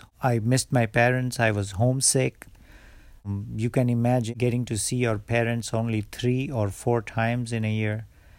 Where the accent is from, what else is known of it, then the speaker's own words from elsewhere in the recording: Morbi, Gujarat, India; at the age of 7, I was sent to a boarding school 60 miles away from my hometown of Morbi, in a city called Rajkot.